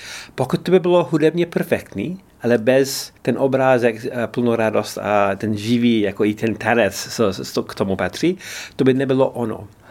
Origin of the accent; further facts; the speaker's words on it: England, United Kingdom; Czech is a second language; moved away as an adult; now in Czech Republic; Jsem Angličan.